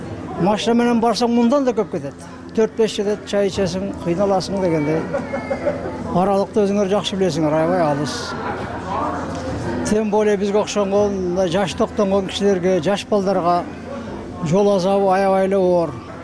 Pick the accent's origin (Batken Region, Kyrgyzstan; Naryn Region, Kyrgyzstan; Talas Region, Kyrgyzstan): Batken Region, Kyrgyzstan; Kadamjay; Кадамжайдан келдим мен.